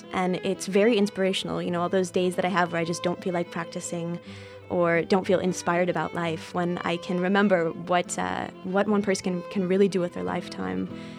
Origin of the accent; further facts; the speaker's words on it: Massachusetts, United States; now in Tucson, United States; Growing up in Massachusetts myself and never seeing any mountains that were higher than 400 feet